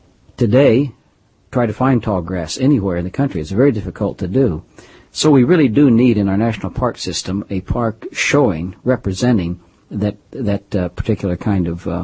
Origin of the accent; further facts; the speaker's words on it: Kansas City, Missouri, United States; I'm from Kansas City, Missouri. Some people in the east or in the west, too, don't realize that there are two Kansas cities. I come from the Missouri side